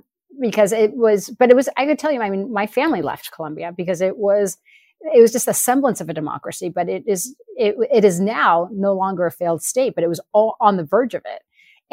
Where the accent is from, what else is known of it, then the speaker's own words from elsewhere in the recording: Sonoma, California, United States; When I was growing up in Sonoma, the town next door in Napa